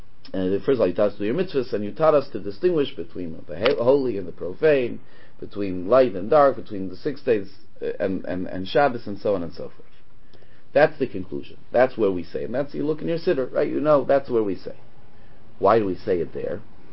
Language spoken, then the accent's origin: English; Montreal, Quebec, Canada; when I was growing up in Montreal, in Mont Wine